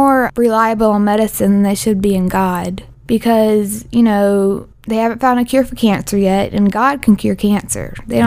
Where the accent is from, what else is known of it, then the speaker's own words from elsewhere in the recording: Lake Charles, Louisiana, United States; From Lake Charles, Louisiana.